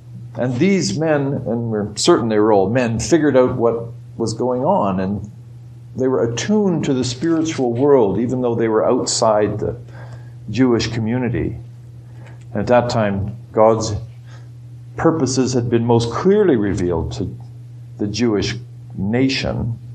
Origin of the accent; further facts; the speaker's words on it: Alberta, Canada; growing up in Shuruvark, right outside of Edmonton